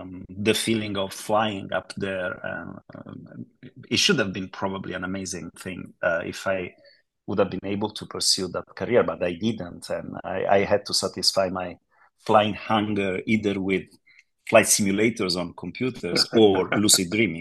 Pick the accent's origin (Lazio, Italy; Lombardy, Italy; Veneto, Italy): Lazio, Italy; Rome; born there; English is a second language; Oh, I was born in Rome, in Italy, from a middle-class family.